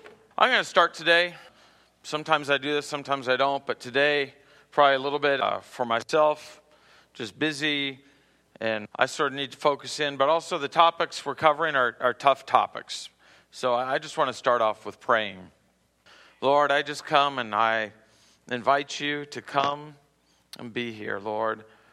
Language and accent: English; New Orleans, Louisiana, United States; like I know I grew up in New Orleans, so down there, if you said somebody said, we're going to go to Schwagman's and make some groceries